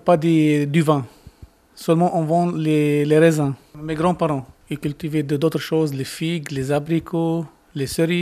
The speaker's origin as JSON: {"language": "French", "town": "Rayak", "region": "Beqaa", "country": "Lebanon", "said": "Je viens de la région de la Beka, située presque à la frontière de la Syrie. D'un petit village s'appelle Rayak."}